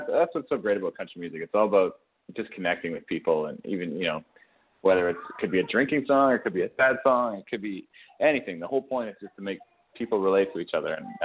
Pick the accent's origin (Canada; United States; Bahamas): Canada; Alberta; I think growing up in Alberta, you can only avoid country so much.